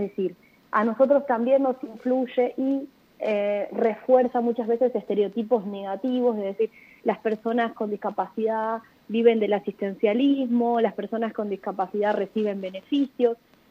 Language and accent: Spanish; Argentina; porque soy una ciudadana argentina